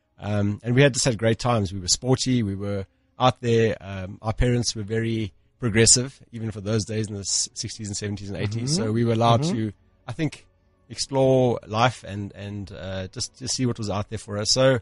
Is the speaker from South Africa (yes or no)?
yes; Johannesburg, Gauteng, South Africa; should be a proper Afrikaans-speaking chap, but through I guess, history, we grew up in the English parts of Johannesburg, went to English schools.